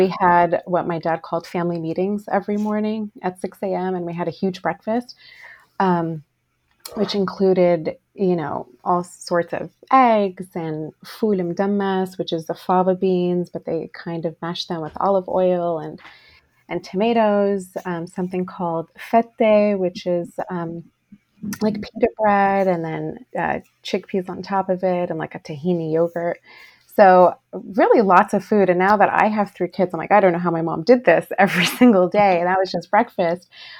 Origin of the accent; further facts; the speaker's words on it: New Jersey, United States; moved away as an adult; now in Los Angeles, United States; I came to it a little later in life, actually not until I was married and I moved cross country from New Jersey to LA.